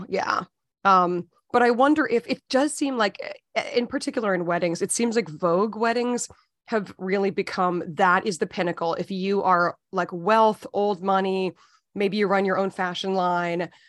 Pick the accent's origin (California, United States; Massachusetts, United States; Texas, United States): Massachusetts, United States; Weston; No, but I grew up in the Boston suburbs, but I will tell Weston, it's a rich one.